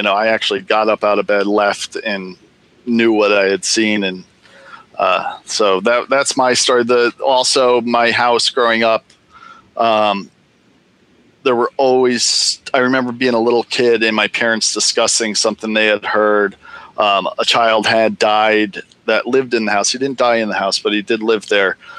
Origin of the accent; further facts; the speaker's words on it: North Haven, Connecticut, United States; North Haven.